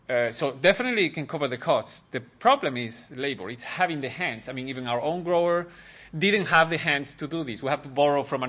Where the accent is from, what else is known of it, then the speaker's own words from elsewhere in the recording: Spain; now in United States; And I'm originally from Spain